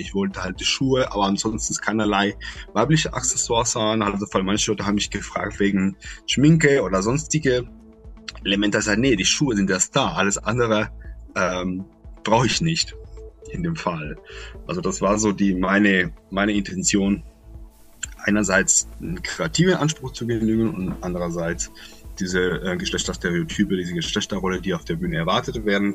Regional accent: Colombia; Ich bin in Kolumbien aufgewachsen und habe keinen Fußball gespielt.

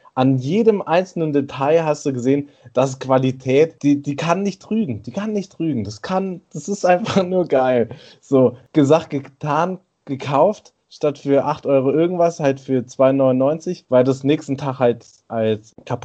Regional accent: Baden-Württemberg, Germany; Also da bin ich Schwabe und sage, nichts verkommen lasse.

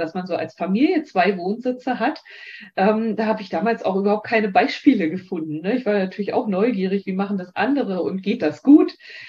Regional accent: East Germany, Germany; Und bei uns in der DDR konnte man das in dieser Zeit jedenfalls nicht kaufen. Ich hatte das da quasi als Dauerleihgabe aus der Schulbibliothek.

